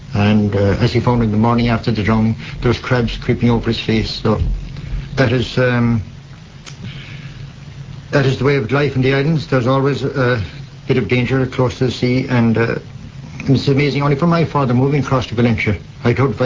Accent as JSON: {"language": "English", "town": "Villainshiden", "region": "Munster", "country": "Ireland", "tie": "born there", "said": "I was born in Villainshiden on the south shore of Dingle Bay in a small home there to … born in 1937. I was the fifth in a family."}